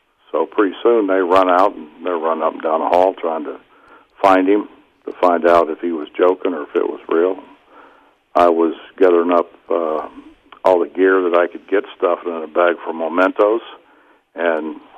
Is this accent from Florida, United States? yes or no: no; Morgantown, West Virginia, United States; born there; I was born in Morgantown. My mom and dad both born in Morgantown, raised in Morgantown